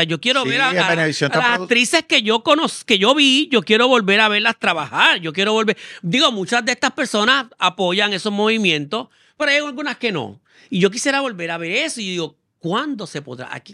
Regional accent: Puerto Rico; Nosotros crecimos en Puerto Rico, en la década de los 80

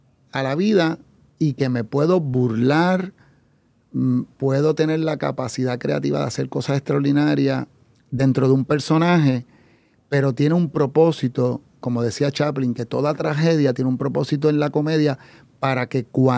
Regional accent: Puerto Rico; lo que somos como boricua

